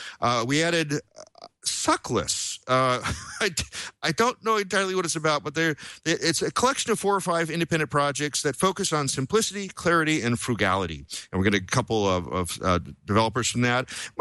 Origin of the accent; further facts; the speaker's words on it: Portland, United States; when you said Portland, I went, yay, my hometown.